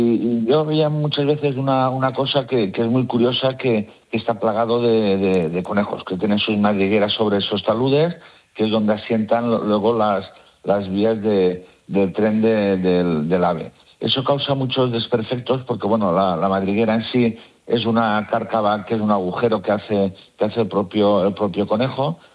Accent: Alicante, Valencian Community, Spain; aunque soy de Alicante, trabajo en Valencia, voy y vuelvo todos los días a Valencia, mi lugar de trabajo.

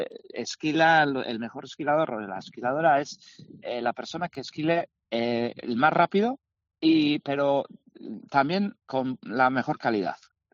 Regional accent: Cheltenham, South West England, United Kingdom; now in Spain; yo nací en Inglaterra, nací en los Cotswolds, en Cheltenham. Mi padre era pastor ahí, entonces mis primeros años yo siempre he vivido con ovejas, entre rebaños grandes.

